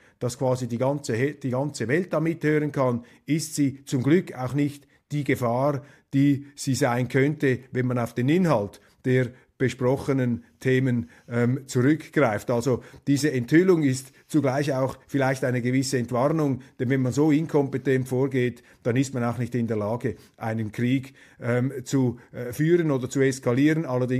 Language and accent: German; Switzerland; Als Schweizer finde ich das im Grunde begrüßenswert.